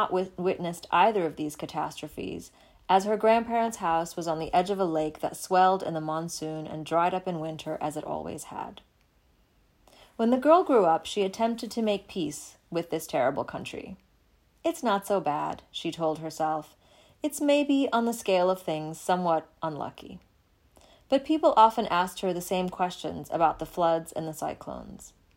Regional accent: Bangladesh; how embarrassed I was to come from Bangladesh.

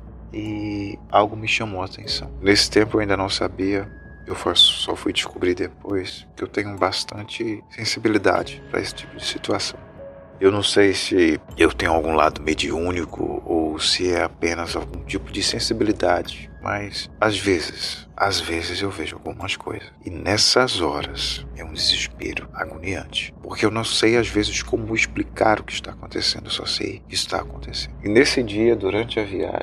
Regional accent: Ribeirão Preto, São Paulo, Brazil; now in Recife, Brazil; eu sou natural da cidade de Ribeirão Preto, São Paulo, que fica cerca de 4 horas da capital. E eu vim para Recife em 2007, se eu não me engano. Mas antes disso, eu vivia lá.

